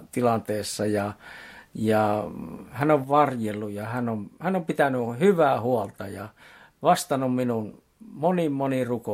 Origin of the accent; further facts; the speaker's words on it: Joensuu, North Karelia, Finland; siellä kotikaupunkini Joensuun kadulla käveli